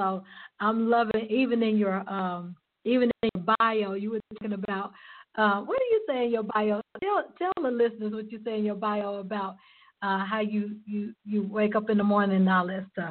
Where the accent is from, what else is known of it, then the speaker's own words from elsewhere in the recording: South Carolina, United States; now in Atlanta, United States; I'm from South Carolina, but I live in Atlanta.